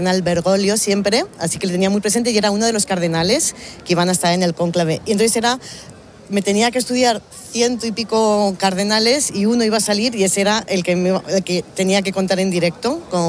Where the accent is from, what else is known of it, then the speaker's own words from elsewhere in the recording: Spain; corresponsal española